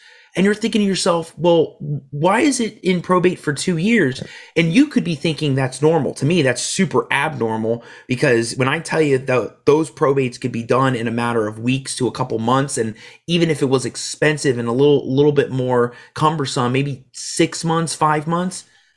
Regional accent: Miami, Florida, United States; I grew up in Miami. So I knew that I needed to see a different opportunity.

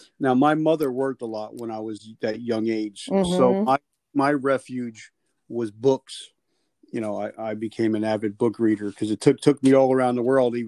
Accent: New Jersey, United States; I'm from Jersey, so it sounds like an Italian name.

